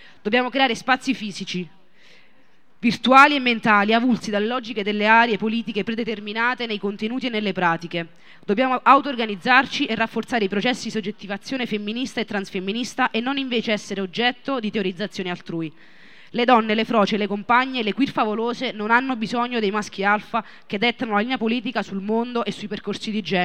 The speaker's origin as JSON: {"language": "Italian", "town": "Naples", "region": "Campania", "country": "Italy", "said": "vengo da Napoli"}